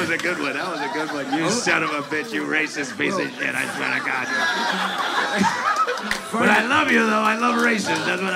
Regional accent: New York City, New York, United States; I'm from New York City.

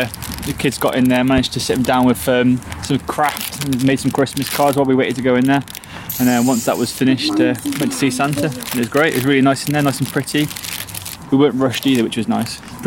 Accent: Leighton Buzzard, East of England, United Kingdom; we're from Leighton Buzzard.

